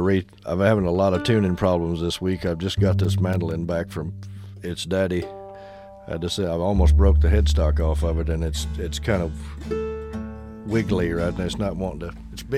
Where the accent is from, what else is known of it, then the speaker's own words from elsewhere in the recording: Mississippi, United States; I decided that it was my duty to be more proficient in the blues, because I grew up in Mississippi and it's known for having blues.